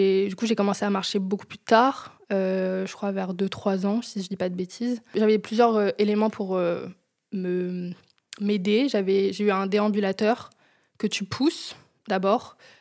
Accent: Cachan, Île-de-France, France; quand j'ai grandi à Cachan, mais toutes mes écoles étaient dans des villes alentours

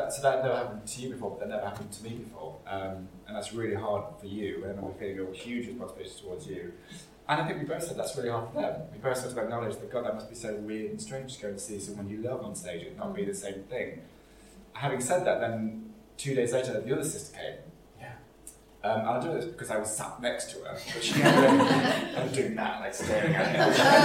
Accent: East Midlands, United Kingdom; I actually come from a place called Nunkergate, which Tams and Greg and Marty Freeman did not believe was a real place. That's just a noise, but no, Nunkergate is where I'm from.

